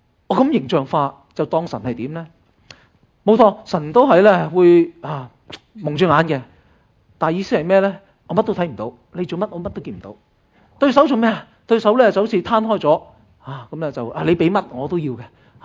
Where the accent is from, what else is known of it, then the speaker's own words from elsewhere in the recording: China; 我哋中国人